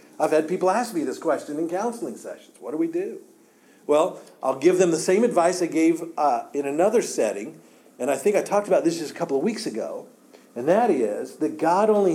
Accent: Kansas, United States; Now, I was born and raised in Kansas. It was no big deal to move to Wichita from where I lived, 30 miles away.

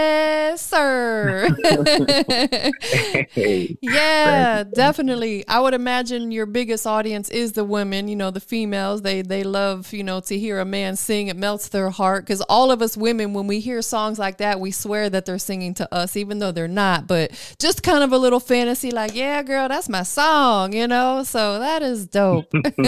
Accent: Tampa, Florida, United States; moved away as an adult; I was born in Tampa, but, you know, of course, I lived in like Safety Harbor, Clearwater, Largo. But, you know, born in Tampa, I represent Tampa.

